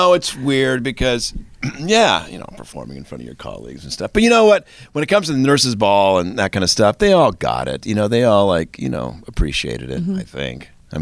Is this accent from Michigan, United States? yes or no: no; Montana, United States; I'm from Montana, and I wrote a whole script for it